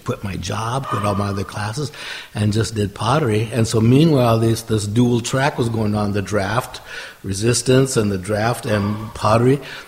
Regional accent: California, United States; I'm from California.

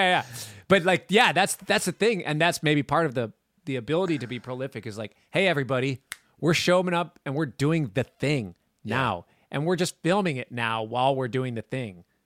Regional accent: Minnesota, United States; I grew up in Minnesota. So it's just like, to me, like everybody's got ice skates.

